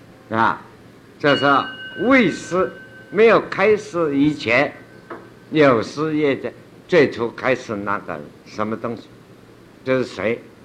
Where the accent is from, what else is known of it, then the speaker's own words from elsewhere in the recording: China; 我们中国人鸡个蛋了炖在一起，加一点香菇啊啊